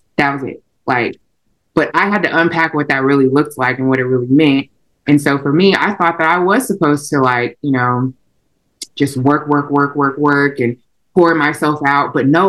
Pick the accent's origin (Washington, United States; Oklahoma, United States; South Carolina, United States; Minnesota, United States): Oklahoma, United States; Tulsa; Like, I'm from Tulsa, Oklahoma.